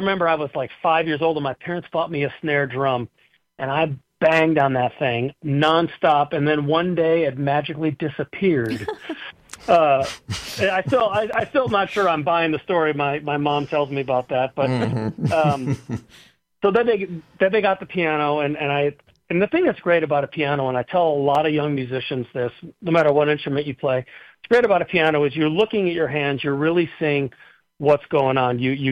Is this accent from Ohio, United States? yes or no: yes; Cleveland, Ohio, United States; And I was a kid from Cleveland.